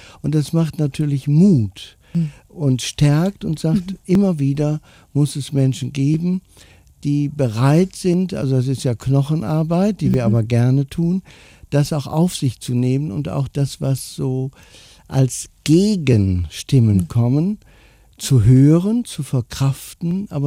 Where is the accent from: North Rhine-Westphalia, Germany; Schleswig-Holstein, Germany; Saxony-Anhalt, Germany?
North Rhine-Westphalia, Germany; Rheine; born there; Ich komme aus Rheine gebürtig